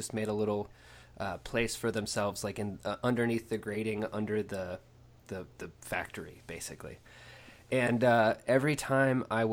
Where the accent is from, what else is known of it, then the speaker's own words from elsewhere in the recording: Oklahoma, United States; cause you know, I'm from Oklahoma.